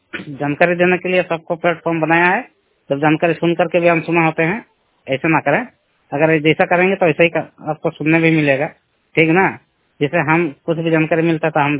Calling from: Kumar Reding, Jharkhand, India; गांव कुमार रेडिंग की ओर से राज्य झारखंड जिला सरायकेला खरसावां से बात कर रहा हूं।

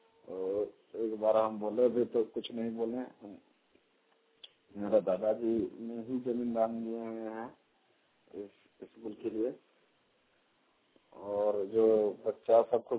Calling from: Bokaro, Jharkhand, India; ग्राम नम्रतांड कथार प्रखंड से बोल रहा हूँ, बोकारो जिला से।

